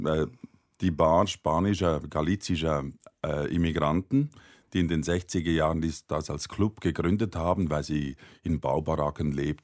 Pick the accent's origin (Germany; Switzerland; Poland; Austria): Switzerland; also born or lived in France; ich bin in Frankreich geboren und habe die ersten 5 Jahre da gelebt. Mein Vater war Franzose, meine Mutter aber Deutschschweizer Grundschullehrerin.